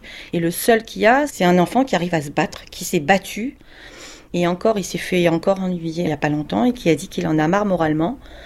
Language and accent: French; France; Alors que je suis juif, mais je suis d'abord française.